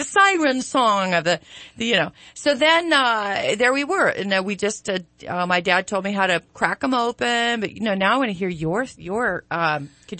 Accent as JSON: {"language": "English", "town": "Sacramento", "region": "California", "country": "United States", "tie": "born or raised there", "said": "Growing up in the Sacramento River, my dad gets a pail. We walk over, we live right on the bluff, right off of, right by Rio Americano."}